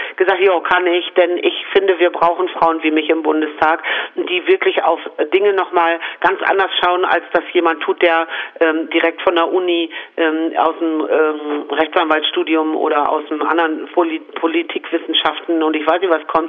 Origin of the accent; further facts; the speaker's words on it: Bramsche, Lower Saxony, Germany; ich komme ja aus Bramsche im Landkreis Osnabrück